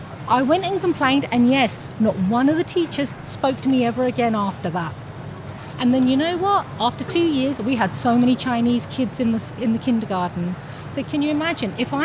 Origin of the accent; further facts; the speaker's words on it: United Kingdom; I didn't want him to know that I'm English.